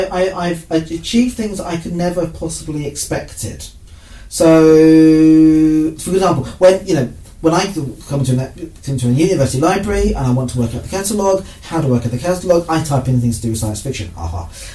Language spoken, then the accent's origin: English; Gillingham, South East England, United Kingdom; growing up in Gillingham, which is not exactly the... don't get ideas in Gillingham, frankly.